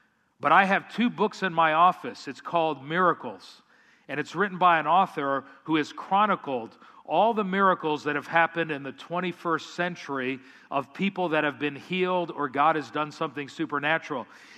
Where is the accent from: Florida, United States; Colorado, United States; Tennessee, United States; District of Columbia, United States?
Florida, United States; I grew up in South Florida. We have all kinds of lizards, the little ones, the big ones, the iguanas.